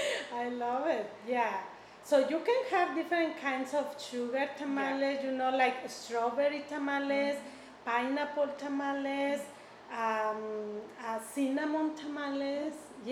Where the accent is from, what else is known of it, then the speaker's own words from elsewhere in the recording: Guanajuato, Mexico; English is a second language; now in United States; I am from Guanajuato, Mexico, that is on the center part of Mexico.